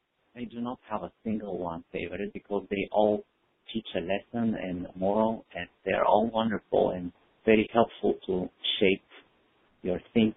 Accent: Bulgaria; English is a second language; now in United States; I grew up in Bulgaria, which is in southern Europe.

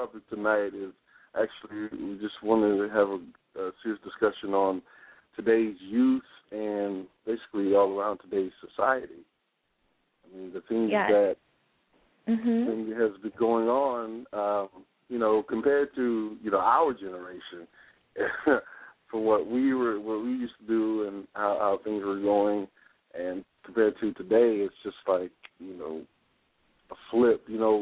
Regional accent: Houston, Texas, United States; I'm originally from Houston, Texas, in the home of life.

